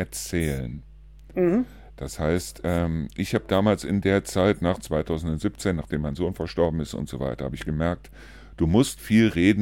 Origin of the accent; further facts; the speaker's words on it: Neuss, North Rhine-Westphalia, Germany; now in Trendelburg, Germany; sondern ich bin ein geborener Neusser und ich bin in Neuss groß geworden und habe 53 Jahre in Neuss gelebt und jetzt lebe ich seit 4 Jahren hier in Trendelburg